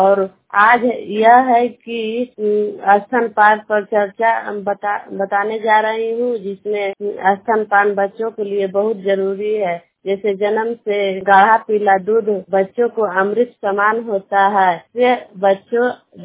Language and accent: Hindi; Bihar, India; मैं बलवापुर के रहने वाली हूँ और मेरा ननौरा पंचायत है और प्रखंड नादीगंज जिला नवादा के रहने वाली हूँ